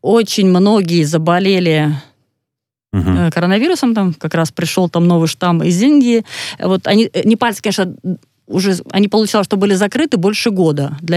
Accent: Pyatigorsk, Stavropol Krai, Russia; Я сама из Пятигорска, поэтому я там рядышком жила раньше.

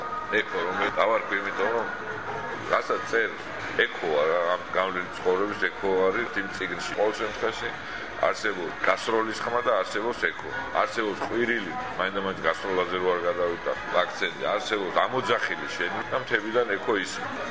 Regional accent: Tbilisi, Georgia; born there; თბილისში დავიბადე და ცხოვრობენ

